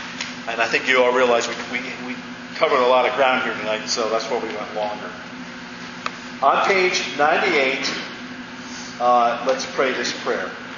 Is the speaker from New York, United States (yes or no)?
no; Lakewood, Ohio, United States; When I was growing up in Lakewood, Ohio, there was a man that would run out into the playground who was insane.